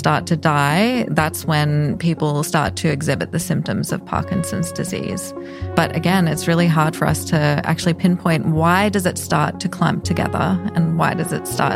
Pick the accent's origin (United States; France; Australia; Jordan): Australia; accent: Australian; Motor, sorry, it's my Australian accent.